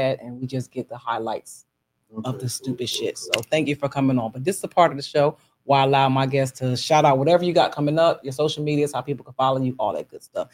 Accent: Bristol, Pennsylvania, United States; my hometown of Bristol, Pennsylvania.

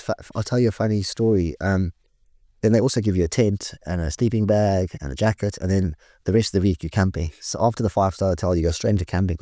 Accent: South Africa; And as a South African, I have two passports. So South Africans don't need visas for Russia. I just use my South African passport.

